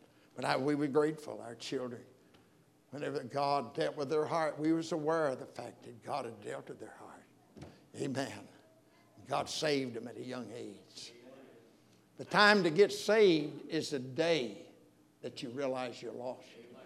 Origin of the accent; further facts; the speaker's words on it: Alabama, United States; I'm from Alabama. I'm from Sand Mountain.